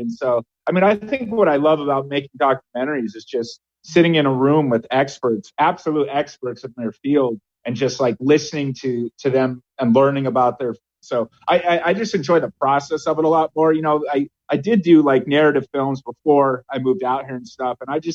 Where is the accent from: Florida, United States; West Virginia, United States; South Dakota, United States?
Florida, United States; Satellite Beach; now in Los Angeles, United States; Well, I grew up in Florida, Central Florida, and I've been in LA for about 15 years now.